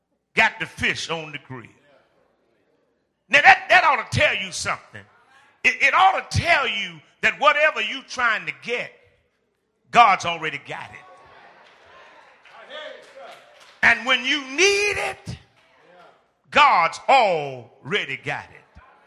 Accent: Danville, Virginia, United States; But the old preacher in my hometown, Danville, Virginia, used to say

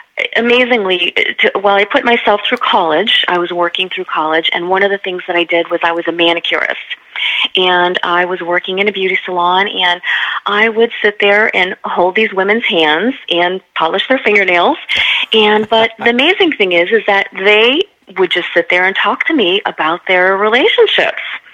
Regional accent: Detroit, Michigan, United States; And I'm from the Detroit metropolitan area, right?

